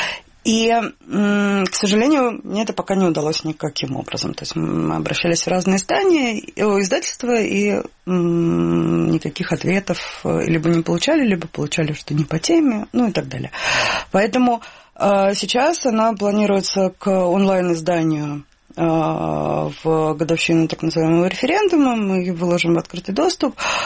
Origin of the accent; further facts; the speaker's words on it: Saint Petersburg, Russia; Я из Санкт-Петербурга, да.